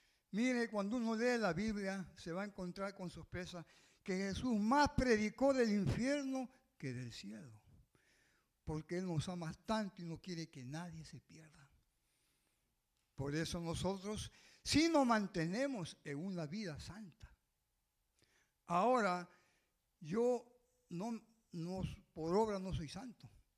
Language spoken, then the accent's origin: Spanish; Peru; Yo hace muchos años, en mi país, en Perú